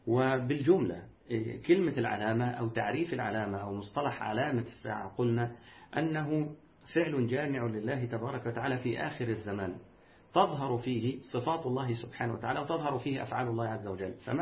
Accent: Egypt; وها أنتم ترون عندنا في مصر يعني جندي الباطل

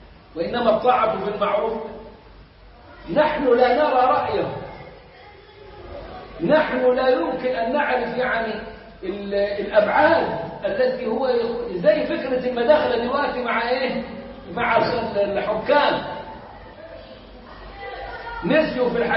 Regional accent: Sohag Governorate, Egypt; وصل عندي انا في سوهاج في قريتي ويدعوني لهذا الفكر في حوالي 74 75

